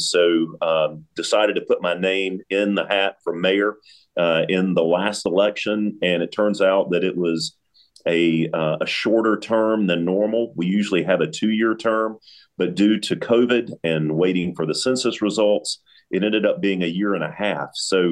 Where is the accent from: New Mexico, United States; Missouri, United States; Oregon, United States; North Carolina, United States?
North Carolina, United States; Lexington; Yeah, actually, I grew up here in Lexington. My folks moved here in 1965.